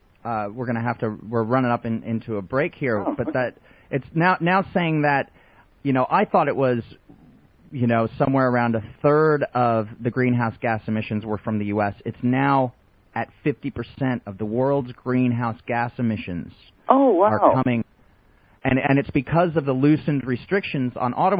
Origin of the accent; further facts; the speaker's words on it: New Jersey, United States; born there; accent: mutt; also born or lived in Texas / Northern California / Northern Germany; Well, I was born in New Jersey.